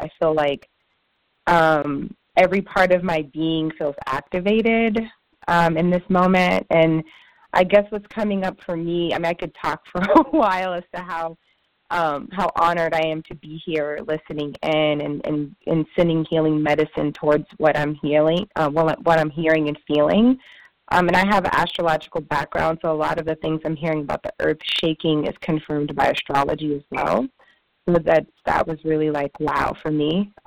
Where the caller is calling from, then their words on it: Oakland, California, United States; I'm calling from Oakland, California.